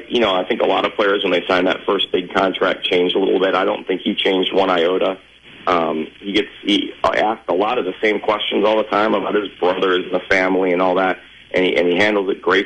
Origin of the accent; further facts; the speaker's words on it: Chicago, Illinois, United States; I'm from Chicago. I grew up a Blackhawks fan. I chose to live down here and stayed because I like living here.